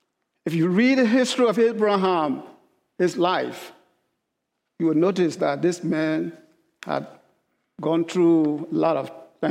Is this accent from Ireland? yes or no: no; Biakra, Liberia; I come from that same culture. I come from Liberia in a small town called Biakra. Biakra is a small town.